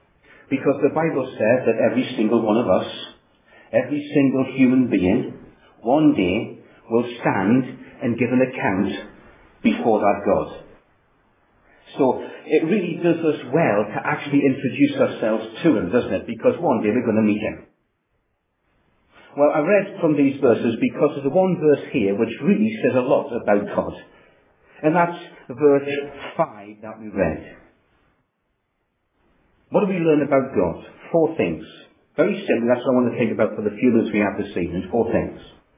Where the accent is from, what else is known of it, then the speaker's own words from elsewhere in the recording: North East England, United Kingdom; I will try and read it in my best English. After all, I am a Geordie.